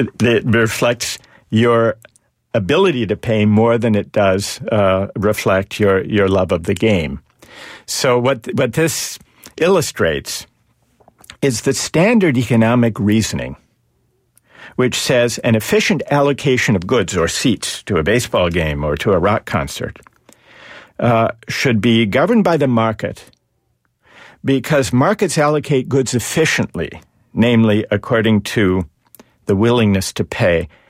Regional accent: Minnesota, United States; When I was a kid, I've always been a baseball fan. I grew up in Minnesota. I'm a Red Sox fan now. I've been here for some years.

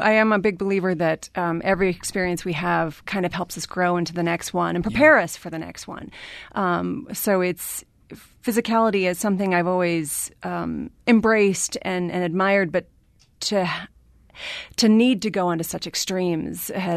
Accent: New Jersey, United States; I'm from Jersey. I respect that.

